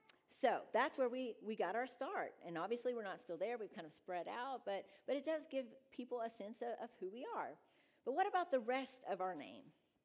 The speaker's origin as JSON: {"language": "English", "town": "Powderly", "country": "United States", "tie": "born or raised there", "said": "sometimes I'll run into someone from Powderly"}